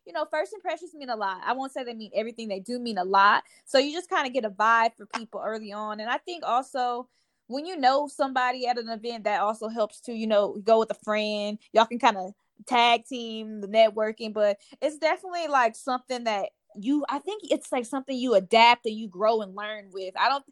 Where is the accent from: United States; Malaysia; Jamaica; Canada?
United States; Louisiana; now in Atlanta, United States; Because every time I say like, oh, I'm not from Atlanta, I'm from here, it just opens up a discussion. Oh, so like, how is Louisiana?